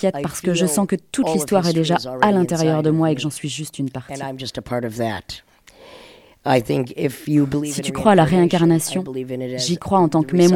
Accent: United States; French is a second language; now in Barcelona, Spain; Je suis américaine. C'est le pays le plus hypocrite de la planète.

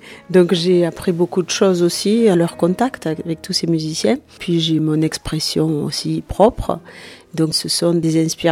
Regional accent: south of France, France; même si je suis du Sud

